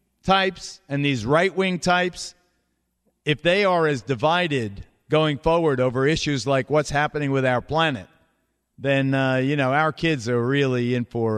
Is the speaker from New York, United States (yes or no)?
yes; Williamsburg, New York, United States; now in West Babylon, United States; So me and my friend Frankie DiCecco, he was from Greenpoint, I was from Williamsburg. We both settled in West Babylon, Long Island.